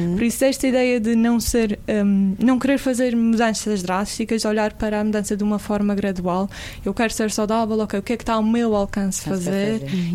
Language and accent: Portuguese; Madeira, Portugal; sou da Madeira, como já vos disse